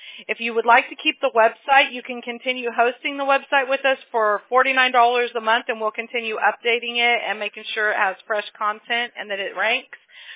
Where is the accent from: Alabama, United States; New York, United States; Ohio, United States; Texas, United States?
Alabama, United States; Mobile; now in California, United States; I am originally from Mobile, Alabama, but I've been in California.